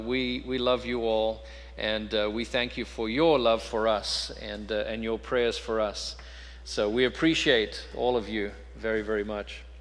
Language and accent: English; South Africa; now in United States; it's not something we grew up celebrating in South Africa.